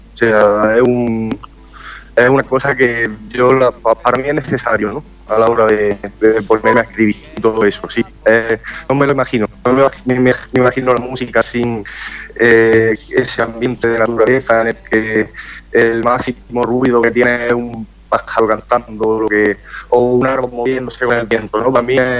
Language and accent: Spanish; Granada, Andalusia, Spain; Sí, soy natural de Granada, aunque nací en el barrio de La Chana. Uh-huh. Y vivo en el Albaicín